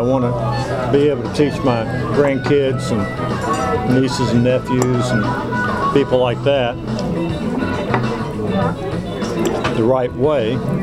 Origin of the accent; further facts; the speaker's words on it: Atlanta, Georgia, United States; I grew up in Atlanta, but back east I tended to get a lot of sinus problems.